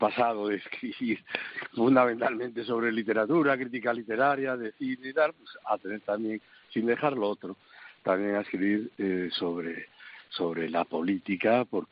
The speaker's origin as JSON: {"language": "Spanish", "town": "A Coruña", "region": "Galicia", "country": "Spain", "tie": "born there", "said": "yo era también diputado socialista por La Coruña, por mi ciudad natal"}